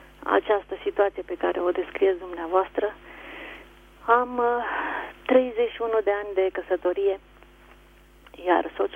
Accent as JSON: {"language": "Romanian", "region": "Bucharest", "country": "Romania", "said": "din București."}